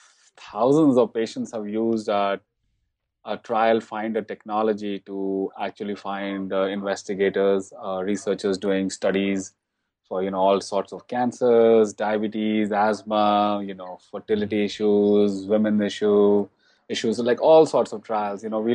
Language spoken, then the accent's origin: English; Patna, Bihar, India; English is a second language; now in United States; I'm originally from India. I mean, originally from Patna, Bihar.